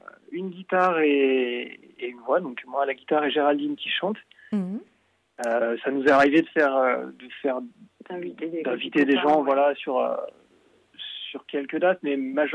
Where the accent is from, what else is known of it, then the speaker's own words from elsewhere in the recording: Auvergne-Rhône-Alpes, France; Alors on vient de Tarentaise. On est à Moutier en ce moment. Et donc ouais, ça fait on est là depuis 2016